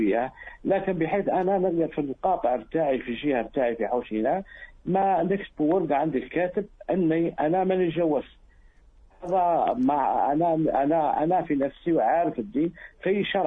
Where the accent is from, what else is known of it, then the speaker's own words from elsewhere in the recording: Eastern Libya, Libya; هي جوزتي من منطقة في جنوب ليبيا وأنا في شرق ليبيا، ومتجوزين لنا 30 عام.